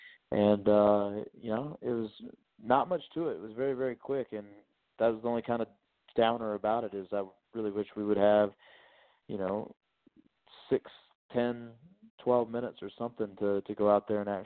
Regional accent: Columbia, South Carolina, United States; Carolinas, for those that don't know, are kind of my home base in terms of I grew up in Columbia, South Carolina.

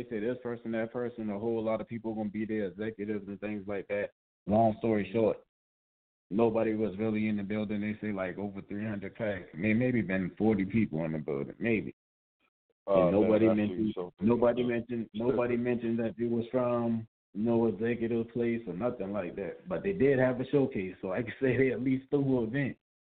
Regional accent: South Carolina, United States; now in Atlanta, United States; I came to Atlanta, you know, I was from South Carolina. I said, you know what, let me take a risk for this music shit.

